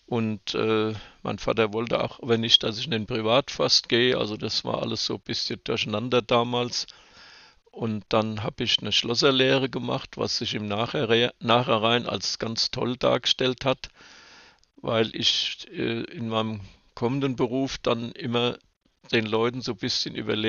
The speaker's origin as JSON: {"language": "German", "town": "Hanau", "region": "Hesse", "country": "Germany", "tie": "born there", "said": "Tja, ich bin in Hanau geboren"}